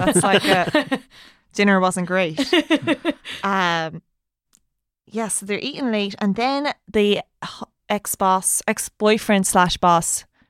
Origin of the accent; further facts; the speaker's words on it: Munster, Ireland; I'm from Tipperary and like I've eaten full ham dinners at noon.